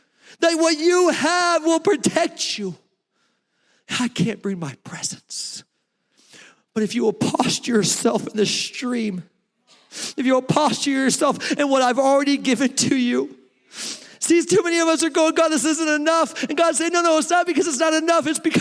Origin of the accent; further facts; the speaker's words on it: California, United States; moved away; I was from California. Moved to Georgia.